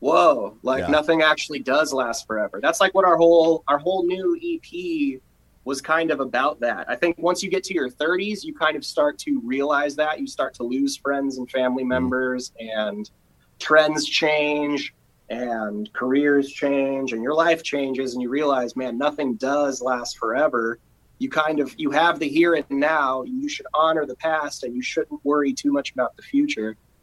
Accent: California, United States; it was really awesome growing up in Northern California in the early 2000s, you know, being in high school because there was so much music

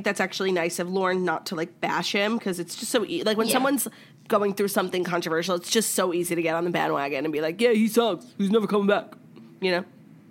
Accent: New York, United States; I think that like I'm from New York and pizza here is just perfect.

